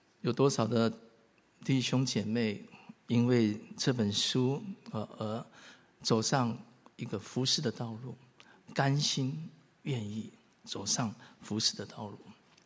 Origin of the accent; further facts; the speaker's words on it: Taiwan; born there; 我算是台湾出生的广东人，我的广东话是说听不说得讲啊。